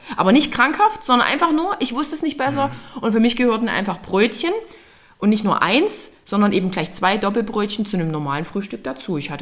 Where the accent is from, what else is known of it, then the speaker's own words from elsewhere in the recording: Freital, Saxony, Germany; keine Ahnung, ob das an meiner Stadt war, wo ich groß geworden bin, an Freital lag